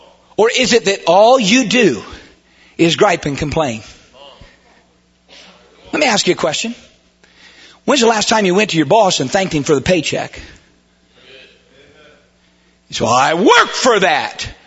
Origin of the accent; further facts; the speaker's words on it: United States; I'm an American. I'm proud to be American. You cut me, I bleed red, white, and blue, and I am a free American